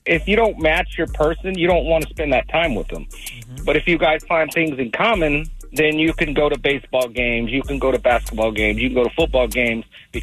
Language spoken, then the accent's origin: English; Wyoming, United States; also born or lived in Texas; now in Arizona, United States; We've moved from state to state. We're from Wyoming. We moved to Texas, and then we moved here to Arizona.